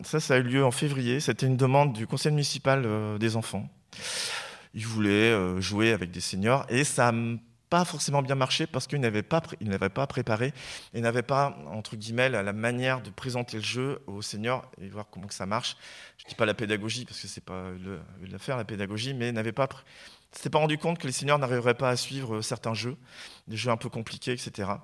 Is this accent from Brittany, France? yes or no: yes; Brittany, France; Je suis pas très anglicisme. Je viens de Bretagne.